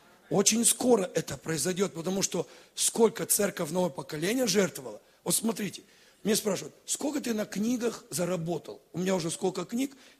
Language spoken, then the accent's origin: Russian; Latvia; И мы будем гордиться, говорить, я из Латвии.